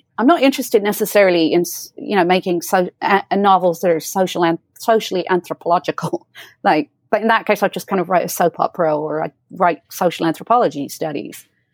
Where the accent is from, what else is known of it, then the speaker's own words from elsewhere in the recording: England, United Kingdom; born there; first language Hiberno English; I'm mixed, because I was born in England. My father was English, my mother's from rural Ireland. So I'm in that way, but I'm very influenced by the Irish language, and because that's my mother tongue, right?